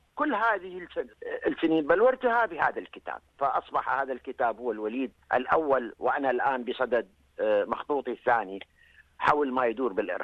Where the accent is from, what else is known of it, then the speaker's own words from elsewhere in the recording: Iraq; أنا كعراقي أتحدث.